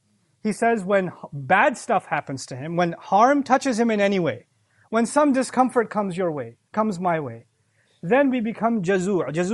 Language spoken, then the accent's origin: English; Pakistan